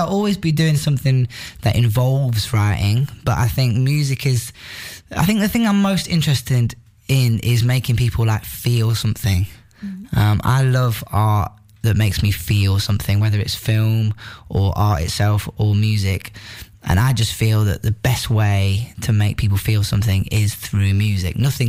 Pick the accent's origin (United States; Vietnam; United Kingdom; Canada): United Kingdom; Nottingham, East Midlands; accent: Nottingham; When I was kind of writing it down with my Nottingham accent